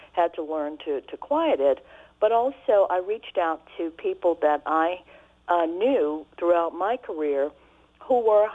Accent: New Orleans, Louisiana, United States; moved away as an adult; also born or lived in Iberville; I basically grew up in New Orleans. I was born in Iberville, but spent my entire formative years in New Orleans all the way through undergraduate, where I went to Dillard University, and then I left after graduation to go to New York to go to Columbia.

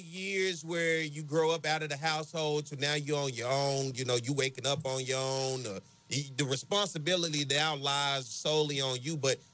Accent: Arkansas, United States; listen, I grew up in Arkansas, but I knew Southern from afar.

